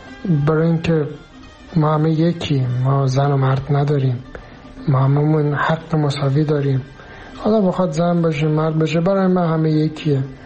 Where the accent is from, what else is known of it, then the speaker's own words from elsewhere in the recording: Afghanistan; با اینکه من افغانیم، ایرانی نیستم